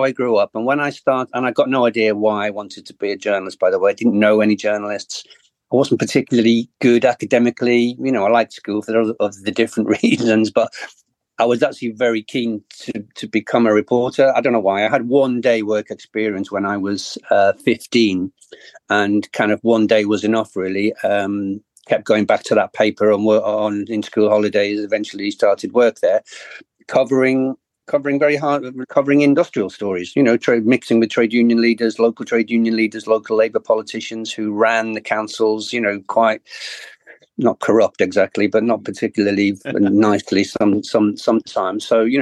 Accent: Wales, United Kingdom; I grew up in Northeast Wales, a very industrialised area. Very Labour family, always voted Labour, always bought the Daily Mirror

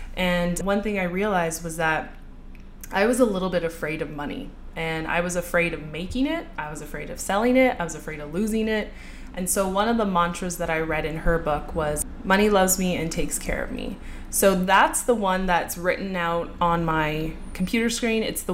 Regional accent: Vancouver, British Columbia, Canada; I grew up in Vancouver.

